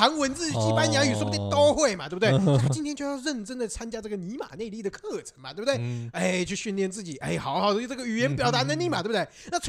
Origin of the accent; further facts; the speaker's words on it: Taiwan; 今天身为一个台湾人，你只要理科型，你就可以选择是否要走工科。